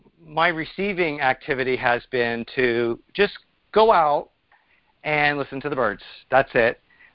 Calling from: Pennsylvania, United States; I'm calling from Pennsylvania.

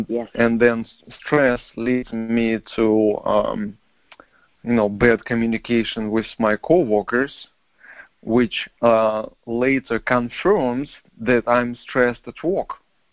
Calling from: San Francisco, California, United States; I'm calling back from San Francisco, and very excited to be on the show.

